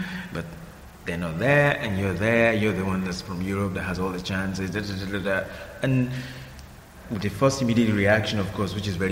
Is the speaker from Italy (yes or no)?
no; Nigeria; as a Nigerian, if I'd gone to South Africa to work or do anything, I would be banned for life from going to Nigeria, so it's quite heavy.